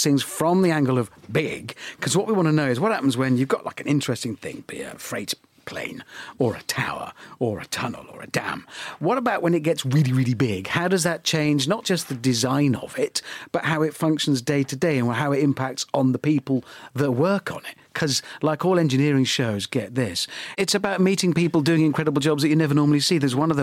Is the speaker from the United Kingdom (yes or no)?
yes; Birmingham, West Midlands, United Kingdom; I'm from Birmingham, but kind of global.